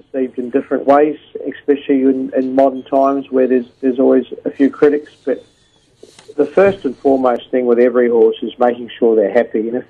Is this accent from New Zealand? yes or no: yes; New Zealand; now in Australia; No, it's a great rivalry between Australia and New Zealand. I've been here 17 years now, so sometimes I put the Wallaby caps on as well.